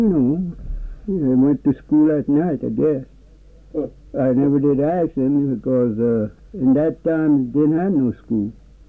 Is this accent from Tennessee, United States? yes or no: yes; Hickory, Tennessee, United States; born there; I was born right here in Hickory here. Of course, the city, Knoxville, you know, that was our first town, you know.